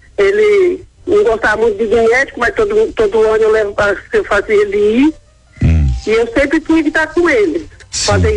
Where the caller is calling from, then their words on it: Álvares Machado, São Paulo, Brazil; De Álvares Machado.